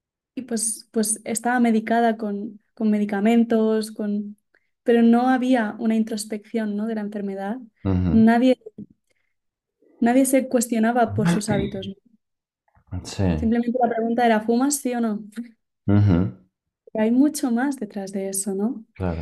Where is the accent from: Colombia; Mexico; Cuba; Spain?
Spain; born there; yo nací en España.